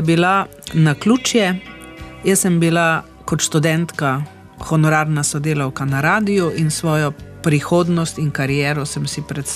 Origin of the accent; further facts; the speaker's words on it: Styria, Slovenia; accent: Styrian dialect; ko so mi povedali, da je moje štajersko narečje premočno